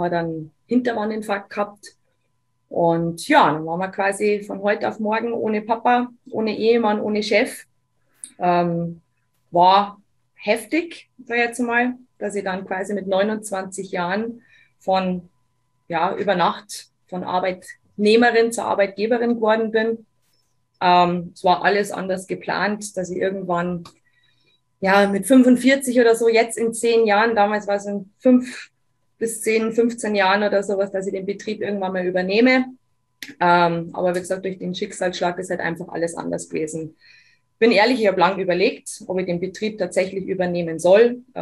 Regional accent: Bavaria, Germany; ich habe wirklich überlegt, ob ich euch meinen Dialekt antun soll. Aber auch wenn ich versuche, Hochdeutsch zu reden, kann ich meine Herkunft nicht leugnen. Also ja, ich bin aus Bayern. … bin 35 Jahre alt

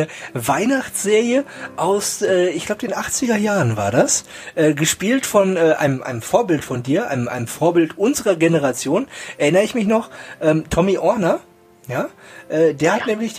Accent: East Germany, Germany; weil ich komme in Wirklichkeit komme ich aus dem Osten.

